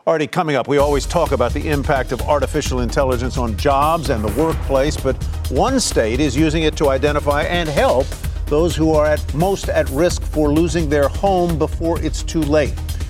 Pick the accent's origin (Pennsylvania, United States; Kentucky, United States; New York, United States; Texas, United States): Pennsylvania, United States; Philadelphia; I grew up in Philly. We only had one baseball team, right? It was the Phillies.